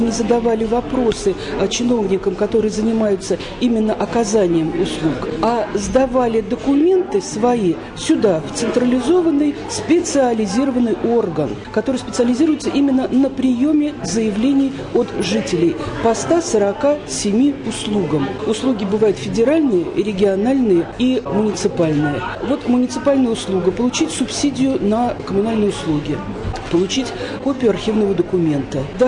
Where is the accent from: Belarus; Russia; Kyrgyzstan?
Russia; Ramenskoye, Moscow Oblast; так вот мы коренные раменцы называем.